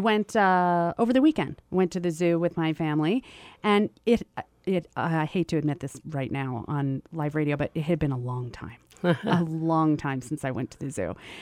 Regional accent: Washington, District of Columbia, United States; And I'm warped because I grew up in Washington, D.C., where you don't pay for anything.

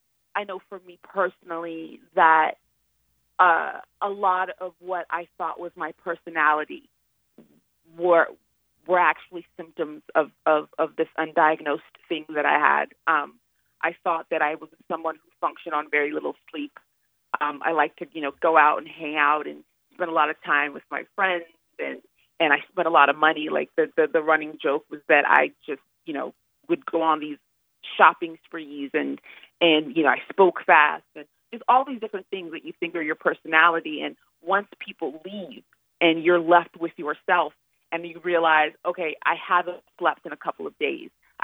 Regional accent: Nigeria; born there; I'm Nigerian by birth

